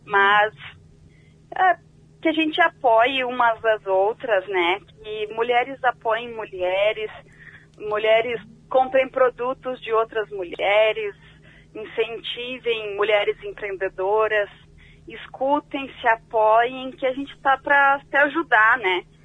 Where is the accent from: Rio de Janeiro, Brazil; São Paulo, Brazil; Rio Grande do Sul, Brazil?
Rio Grande do Sul, Brazil; Porto Alegre; Eu nasci e me criei em Porto Alegre